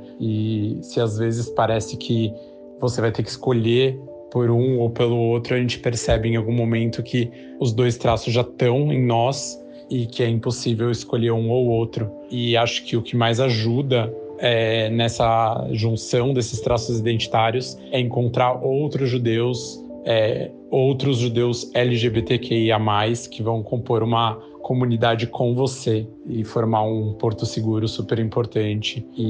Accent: São Paulo, Brazil; eu sou judeu, sou de São Paulo e sou gay.

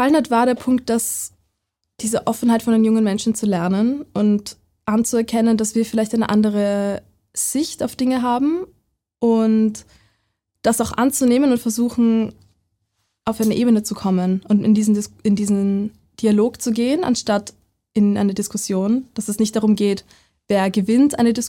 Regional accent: Vienna, Austria; Ich bin in Wien aufgewachsen. Ich kannte mich aus in der Stadt, ich wollte mal was ganz Neues machen.

